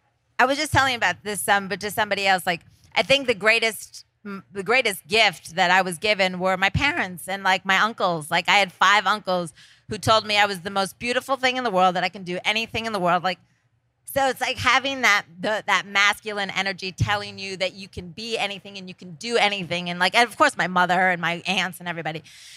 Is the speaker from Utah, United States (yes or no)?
no; Scranton, Pennsylvania, United States; I mean, I'm from Scranton, Pennsylvania. I'm not supposed to be here.